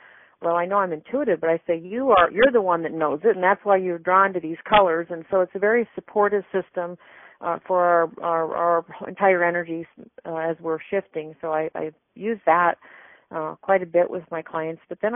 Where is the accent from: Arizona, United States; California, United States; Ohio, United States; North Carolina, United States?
Arizona, United States; I'm from Arizona, and different places.